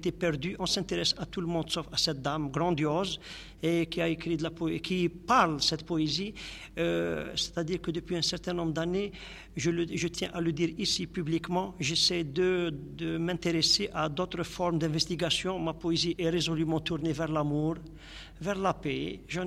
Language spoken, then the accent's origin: French; Mostaganem, Mostaganem Province, Algeria; Moussa Ghanem, pour moi, c'est ma ville natale. Je l'appelle ma ruine natale.